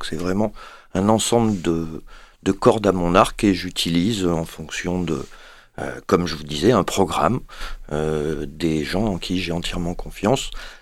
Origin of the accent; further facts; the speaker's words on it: Paris, Île-de-France, France; moi je suis parisien au départ